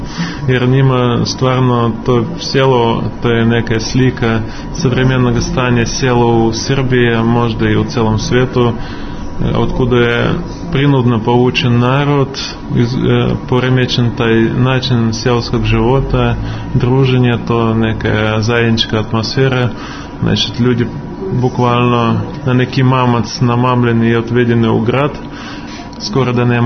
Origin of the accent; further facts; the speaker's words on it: Moscow, Russia; Ja sam odrastao u Moskvi, ali kad sam odrastao, Moskva je bila malo drugči grad, bila ovako domaća atmosfera, neka mirni grad.